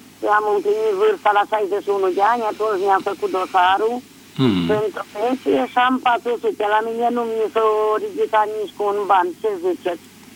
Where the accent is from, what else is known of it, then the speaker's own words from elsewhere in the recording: Maramureș County, Romania; eu sunt de la Maramureș